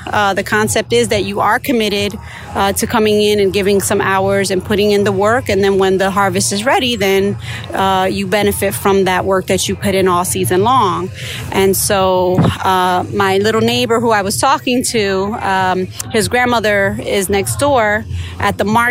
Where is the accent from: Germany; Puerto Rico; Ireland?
Puerto Rico; Yabucoa; I'm from Puerto Rico, and so my grandparents' area we're from is Jabucoa.